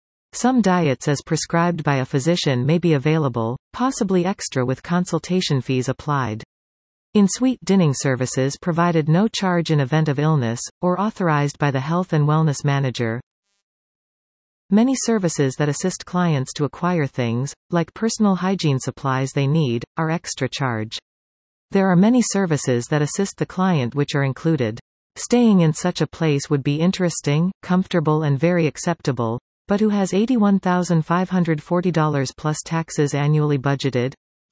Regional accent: Bradford, Ontario, Canada; Investigating in my hometown of Bradford, Ontario

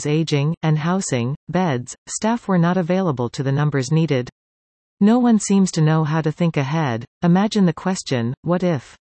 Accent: Bradford, Ontario, Canada; Investigating in my hometown of Bradford, Ontario

